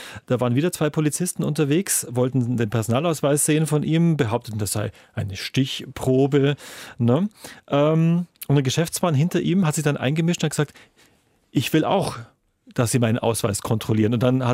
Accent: Germany

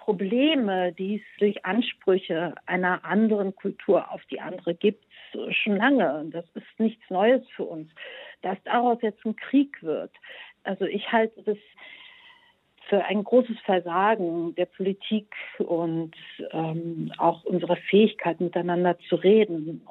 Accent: Bulgaria; Wir kommen auch nicht alle aus Russland und der Ukraine, sondern aus Polen und ich komme aus Bulgarien

